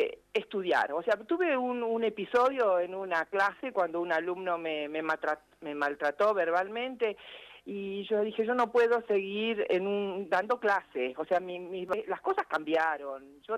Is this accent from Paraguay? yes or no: no; Bariloche, Río Negro, Argentina; also born or lived in Buenos Aires; yo nací acá en Bariloche, hice toda mi primaria, mi secundaria acá, y el terciario lo fui a hacer a Buenos Aires. Vos imaginate, yo con 17 años, que me fui en un colectivo a Buenos Aires, fui a vivir a un pensionado